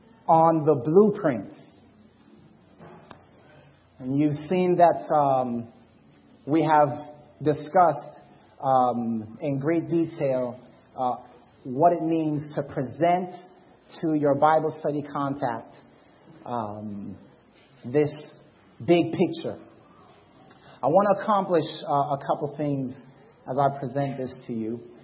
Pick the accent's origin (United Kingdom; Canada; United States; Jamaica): Jamaica; accent: Jamaican; I came from the States, my Jamaican accent was so heavy that I would not speak in front of people.